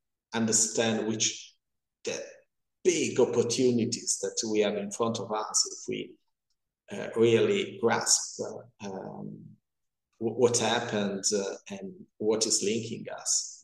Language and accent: English; Pavia, Lombardy, Italy; I'm from Pavia, near Milano.